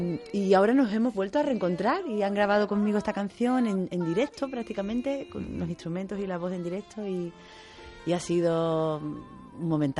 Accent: Málaga, Andalusia, Spain; en mi tierra, en Málaga.

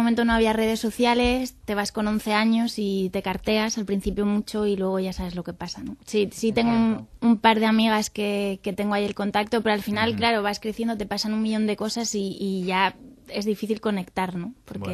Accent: France; crecí en Francia y lo hablo igual que español.

